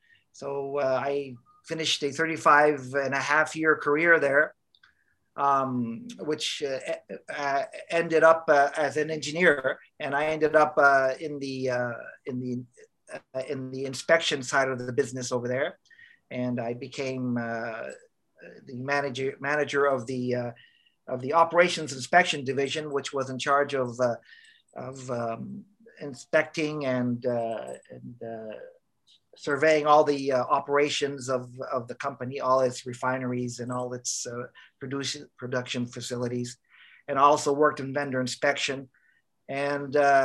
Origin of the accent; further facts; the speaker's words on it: Dhahran, Eastern Province, Saudi Arabia; I grew up in Dahran, Saudi Arabia